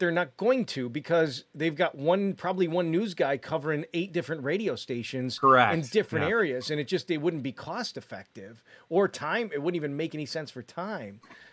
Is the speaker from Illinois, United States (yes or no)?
yes; Illinois, United States; where are you from? I'm like, you know where Starve Rock is? Like, yeah